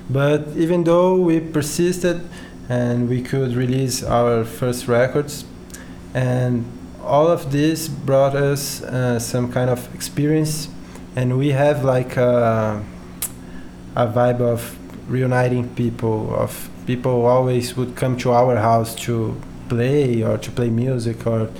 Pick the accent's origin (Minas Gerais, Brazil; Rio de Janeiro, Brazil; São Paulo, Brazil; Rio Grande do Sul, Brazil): São Paulo, Brazil; English is a second language; I have 30 years old. I'm from Sao Paulo.